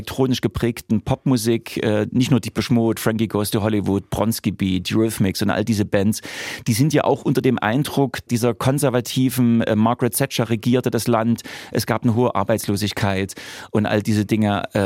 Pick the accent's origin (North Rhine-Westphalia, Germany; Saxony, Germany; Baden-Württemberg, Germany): Saxony, Germany; Leipzig; accent: Leipzig dialect; Man hört das vielleicht an meinem charmanten Leipziger Dialekt, dass ich also in den 80er Jahren in Leipzig groß geworden bin.